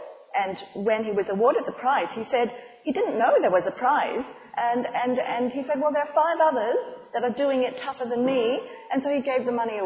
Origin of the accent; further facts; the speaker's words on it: Melbourne, Victoria, Australia; So Victoria is the state where Melbourne is the city in the southwest. So Melbourne's where we come from.